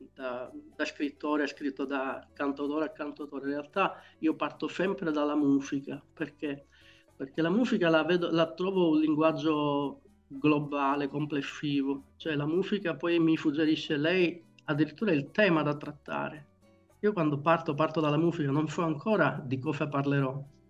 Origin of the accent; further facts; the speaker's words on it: Sicily, Italy; accent: Sicilian; viceversa qui in Veneto. Mi dicono che parlo con l'accento siciliano, quindi ormai sono diventato un apolide.